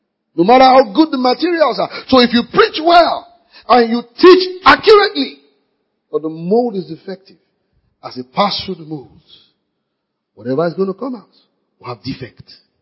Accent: Nigeria; what I do as a Nigerian, what I do on my campus

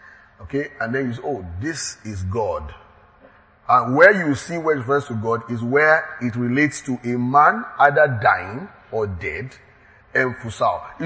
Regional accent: Lagos, Nigeria; I'm from Lagos. I'm from Nigeria.

